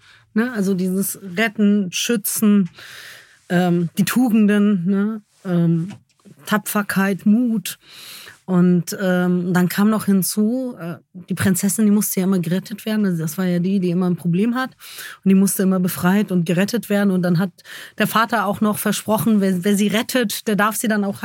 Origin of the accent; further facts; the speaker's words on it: Germany; ich bin Deutsche und in Deutschland ist die vorherrschende Religion das Christentum.